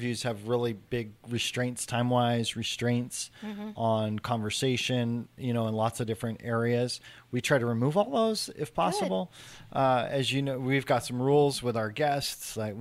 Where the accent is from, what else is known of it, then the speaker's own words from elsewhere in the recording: Spokane, Washington, United States; Yeah, I grew up in Spokane, so I have a friend that was an engineer there for a long time.